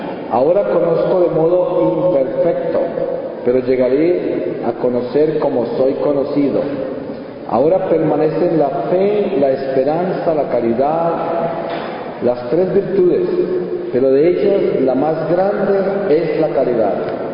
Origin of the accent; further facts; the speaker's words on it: Colombia; Yo nací en Colombia, en una población pequeña de cultivadores de café en las montañas de los Andes, en una familia católica, y crecí con todas las tradiciones y enseñanzas de la Iglesia Católica en una familia muy numerosa.